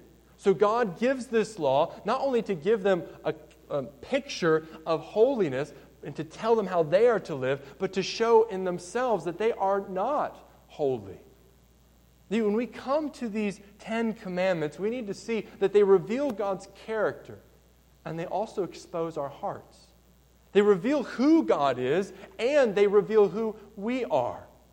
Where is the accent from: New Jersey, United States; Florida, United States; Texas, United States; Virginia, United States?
Virginia, United States; when I grew up in Virginia